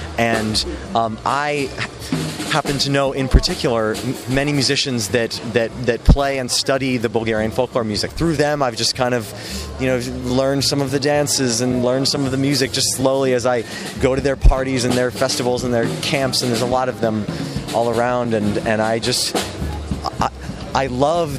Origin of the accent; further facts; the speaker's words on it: San Francisco, California, United States; now in Miami, United States; Yeah, well, so I'm originally from San Francisco. I'm going to school in Miami now with these guys, but I still spend a lot of time in San Francisco